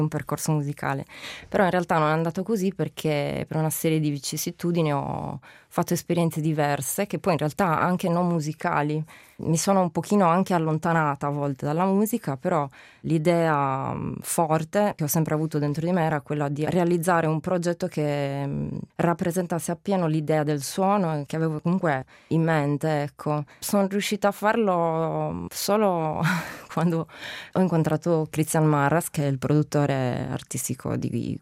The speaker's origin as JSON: {"language": "Italian", "town": "Sassari", "region": "Sardinia", "country": "Italy", "said": "Io sono di Sassari, però mi rispecchio nel sardo logudorese, perché appunto da parte della mia nonna materna, che è di Ittiri, appunto un paese del Logudoro, ho potuto apprendere questa lingua fin da quando ero bambina."}